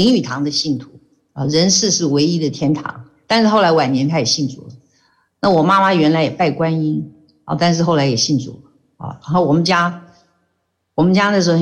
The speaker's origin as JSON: {"language": "Chinese", "country": "Taiwan", "tie": "born or raised there", "said": "我是在台湾出生成长的，台湾是一个，就是一个这个有各种的宗教都有，如果在城市里是。就是基督教什么多一点，乡间的话就民间信仰，"}